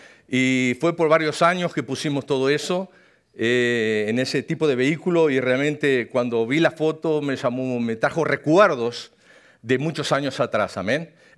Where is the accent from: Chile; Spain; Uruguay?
Uruguay; yo pude manejar en mi país, Uruguay